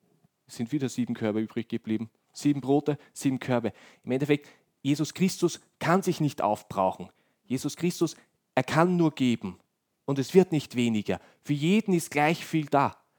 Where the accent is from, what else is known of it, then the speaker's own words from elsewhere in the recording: Lower Austria, Austria; Und ich komme aus dem Bezirk Amstetten